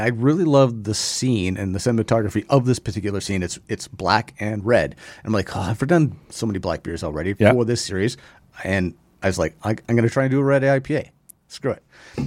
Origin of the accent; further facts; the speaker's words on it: North Bay, Ontario, Canada; We're from North Bay.